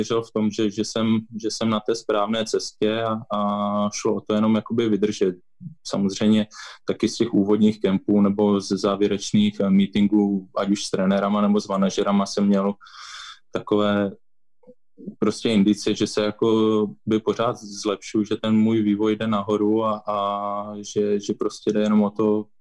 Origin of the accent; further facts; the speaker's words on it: Zlín, Zlín Region, Czechia; To určitě ne, já jsem vyrůstal ve Zlíně a tak nějak jsem měl jakoby sen hrát ve Zlíně extraligu samozřejmě.